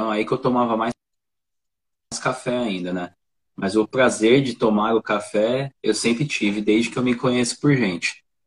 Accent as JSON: {"language": "Portuguese", "region": "São Paulo", "country": "Brazil", "tie": "born or raised there", "lives_now": "Extrema, Brazil", "said": "né? Eu sou natural de São Paulo, capital. Eu moro há 8 anos aqui em Extrema, Minas Gerais."}